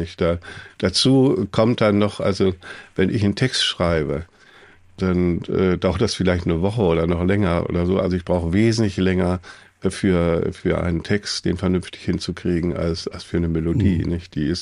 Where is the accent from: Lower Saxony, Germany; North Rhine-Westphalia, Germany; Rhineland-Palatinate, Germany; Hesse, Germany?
Lower Saxony, Germany; Hannover; an der Markkirche, das ist meine Heimatkirche in Hannover, wo ich aufgewachsen bin